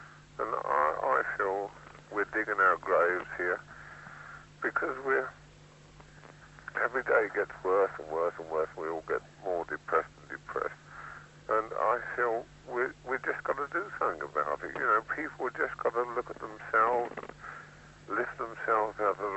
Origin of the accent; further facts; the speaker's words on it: England, United Kingdom; I feel degraded as an Englishman at times.